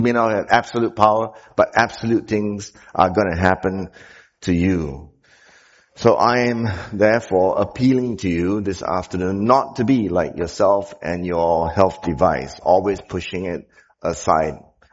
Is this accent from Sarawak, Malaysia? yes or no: no; Malacca, Malaysia; You know, I'm from Malacca